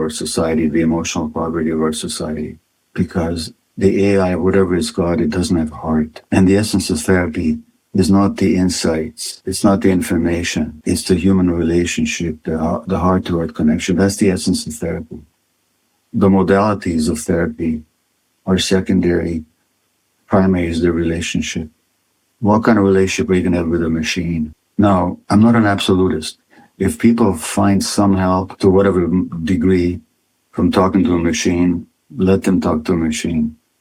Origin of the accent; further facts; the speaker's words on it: Hungary; English is a second language; also born or lived in Eastern Europe; Hungary, given the history of my own family, but also anti-Semitism that I experienced as a child growing up in Eastern Europe, I had this assaulted sense of self where you are shamed of what distinguishes you from the majority.